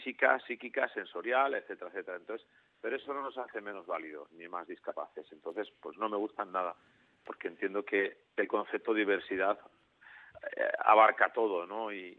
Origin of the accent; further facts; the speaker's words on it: Navarre, Spain; de mi tierra